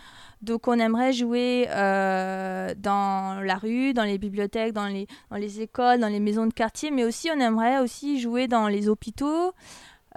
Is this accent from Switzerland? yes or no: yes; Switzerland; moi, je suis suisse, mais je suis moitié asiatique, je suis moitié thaïlandaise, moitié écossaise.